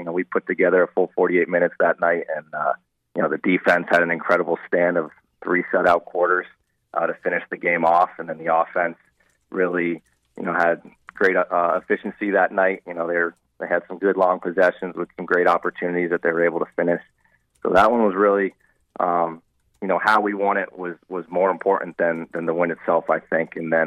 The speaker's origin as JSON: {"language": "English", "town": "Shelburne Falls", "region": "Massachusetts", "country": "United States", "tie": "born or raised there", "said": "But growing up, I grew up in Western Massachusetts, a small town called Shelburne Falls."}